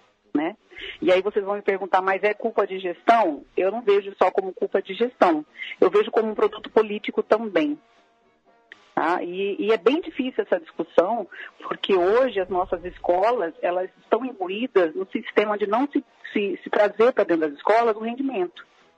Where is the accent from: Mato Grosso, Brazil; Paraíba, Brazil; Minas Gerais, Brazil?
Mato Grosso, Brazil; moved away; você sai do seu estado, por exemplo, eu saí de Mato Grosso, fui fazer teste em São Paulo, fui fazer teste em vários lugares